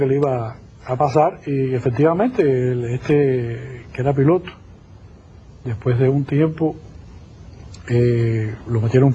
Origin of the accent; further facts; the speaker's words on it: Cuba; Yo soy un general cubano